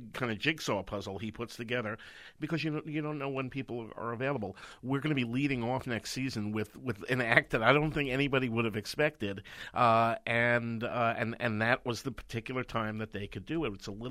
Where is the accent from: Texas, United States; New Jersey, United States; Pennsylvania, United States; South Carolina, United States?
New Jersey, United States; I grew up in New Jersey, so I got to go to Broadway all the time.